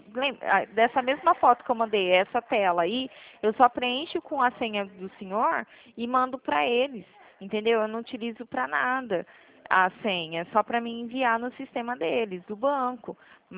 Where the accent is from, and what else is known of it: Presidente Prudente, São Paulo, Brazil